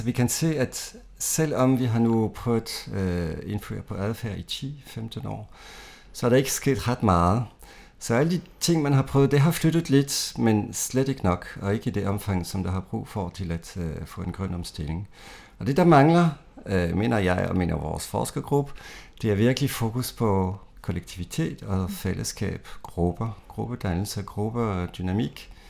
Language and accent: Danish; Belgium; Danish is a second language; moved away as an adult; now in Denmark; Jeg er 50 år gammel. Jeg har boet her i 21 år. Jeg kommer fra Belgien oprindeligt